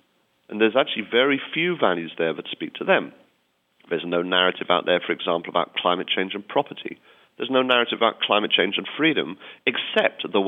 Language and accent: English; United Kingdom; I have the advantage of being British